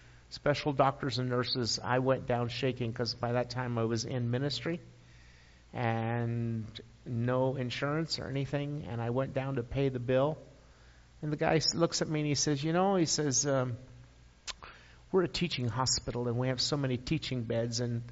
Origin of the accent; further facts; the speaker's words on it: San Diego, California, United States; I can say y'all because I'm from San Diego and that's Southern California, so Southern Californians can speak y'all too.